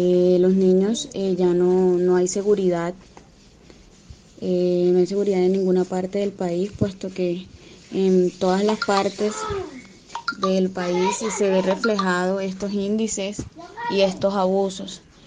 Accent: Colombia; es una situación que como colombianos y como personas primeramente nos compete a todos

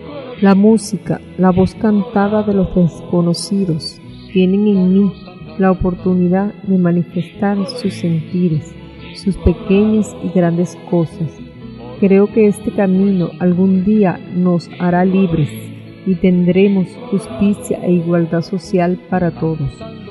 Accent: Los Teques, Miranda, Venezuela; born there; Nací en Los Teques, Estado Miranda, un día jueves a la 1:15 de la madrugada, el 24 de septiembre.

